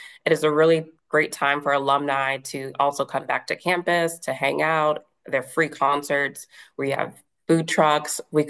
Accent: Boston, Massachusetts, United States; I am from Boston.

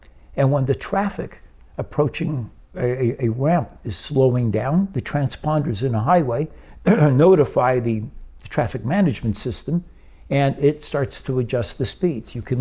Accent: Brazil; So fortunately, I grew up in Brazil. That's where I learned how to drive.

